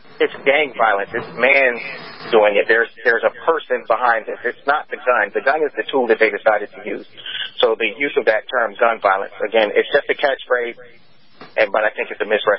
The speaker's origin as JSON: {"language": "English", "town": "Long Island", "region": "New York", "country": "United States", "tie": "born or raised there", "said": "All of my teachers growing up on Long Island were Caucasian."}